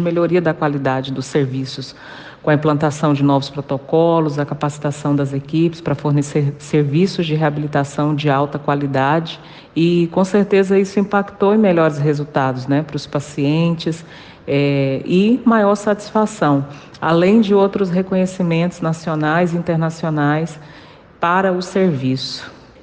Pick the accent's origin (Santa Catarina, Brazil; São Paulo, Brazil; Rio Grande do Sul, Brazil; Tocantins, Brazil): Tocantins, Brazil; Eu sou natural do estado do Goiás, que depois da divisão ali resultou na criação do mais novo estado da Federação Brasileira, né, o estado de Tocantins, o antigo norte de Goiás.